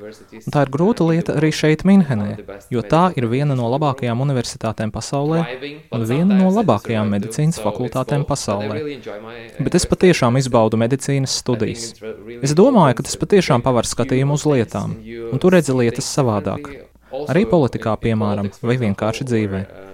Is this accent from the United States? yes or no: no; Lviv, Lviv Oblast, Ukraine; moved away as an adult; now in Munich, Germany; Es mācījos skolā, kur apguvu vācu valodu. Tad es sāku studēt medicīnu manā dzimtajā pilsētā Ļvivā. Un pēc diviem gadiem es atbraucu uz šejieni, uz Vāciju, lai studētu medicīnu šeit, Ludviga Maksimiliāna Minhenes universitātē.